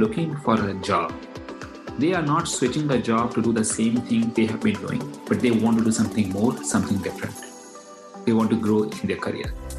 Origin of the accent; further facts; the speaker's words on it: Delhi, India; moved away as an adult; now in United States; I grew up in India, in the northern part near New Delhi, came to US in 1998